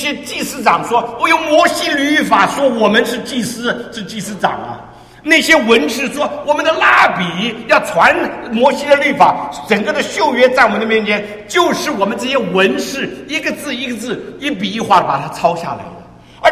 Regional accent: China; 哇，那是我们中国人说我们的孔夫子是万事啊。

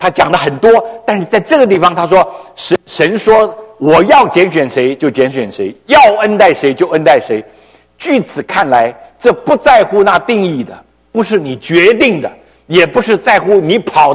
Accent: China; 为什么不选我们中国人？我们中国人也跟犹太人一样有四五千年的历史

